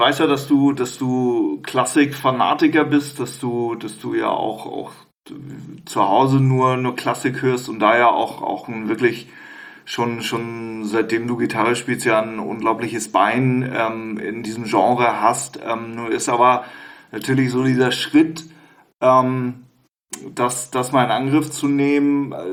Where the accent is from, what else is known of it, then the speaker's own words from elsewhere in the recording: Hamburg, Germany; ich war ja noch nicht drin als Hamburger